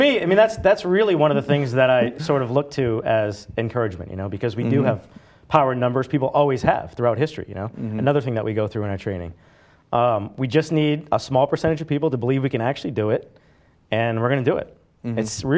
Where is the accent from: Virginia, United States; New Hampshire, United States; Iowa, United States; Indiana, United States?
New Hampshire, United States; she was actually a guidance counselor in my hometown in New Hampshire when I was in fifth and sixth grade.